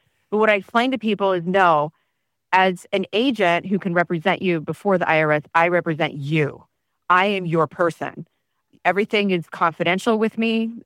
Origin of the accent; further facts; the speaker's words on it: Phoenix, Arizona, United States; I grew up in Phoenix for the most part. I moved around a lot, but always somehow found my way back home.